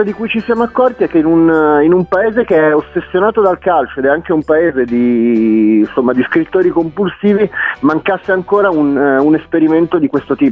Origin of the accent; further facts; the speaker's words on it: Genoa, Liguria, Italy; now in Milan, Italy; sono genovese di origine e milanese di adozione